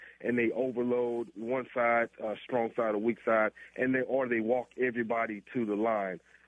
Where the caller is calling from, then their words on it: Dallas, Texas, United States; Hey, Josh, man, I want to call. I'm calling from Dallas, man. I'm a huge Bucks fan, been since I was a little kid, man.